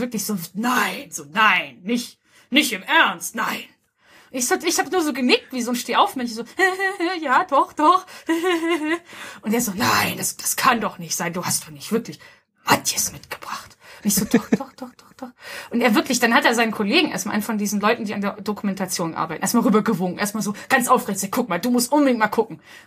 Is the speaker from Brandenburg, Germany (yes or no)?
no; Hamburg, Germany; Und als ich sage, dass ich aus Hamburg komme, sagt halt eben, oh ja, Hamburg, wunderschön, da war ich.